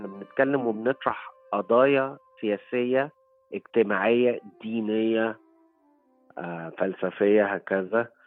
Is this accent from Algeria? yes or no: no; Egypt; لكن في الآخر هويتي أنا مصري وافتخر يعني